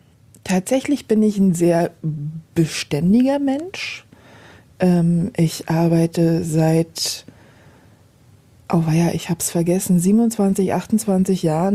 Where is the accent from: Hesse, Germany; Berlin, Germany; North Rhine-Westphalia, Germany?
Berlin, Germany; Also Berlin ist meine Heimat, wird es immer sein.